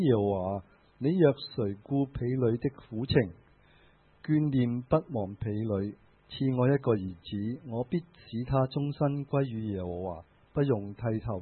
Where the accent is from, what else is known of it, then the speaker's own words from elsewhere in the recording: China; 咁另外咧，我哋中国人都好识安慰自己嘅。